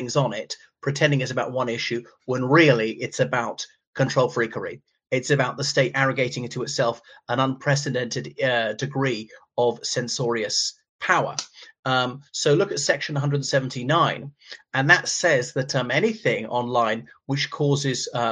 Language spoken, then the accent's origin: English; Ireland; from Ireland.